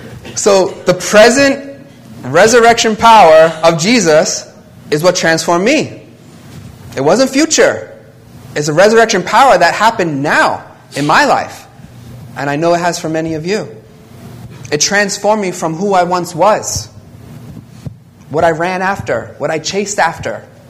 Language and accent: English; New York, United States; if we were in my hometown of New York, I come across people, right?